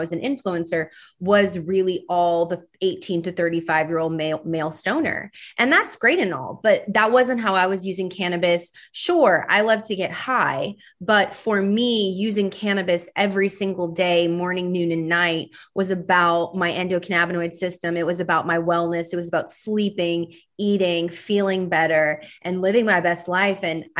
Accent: Louisiana, United States; I grew up in a small town.

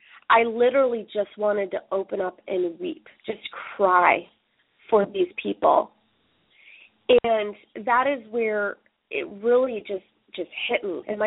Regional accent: Dearborn, Michigan, United States; born there; It doesn't matter, that I was born in Dearborn and you were born in Tampa.

